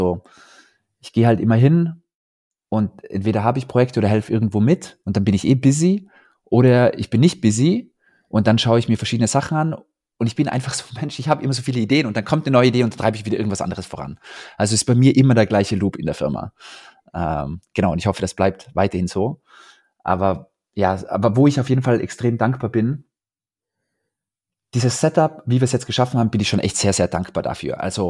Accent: Tyrol, Austria; Ich komme ja aus Tirol

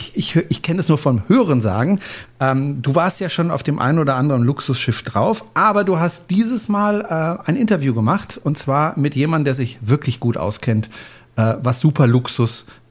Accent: Freiburg, Baden-Württemberg, Germany; now in Horb am Neckar, Germany; aus Horb am oder in Horb am Neckar aus Freiburg eigentlich. Ich bin ja gebürtiger Freiburger Bobbele, aber wohne in Horb.

